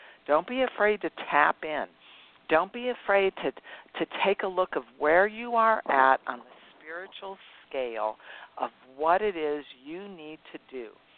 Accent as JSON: {"language": "English", "region": "Ohio", "country": "United States", "tie": "born or raised there", "said": "Because I grew up in Ohio. And my health was not good."}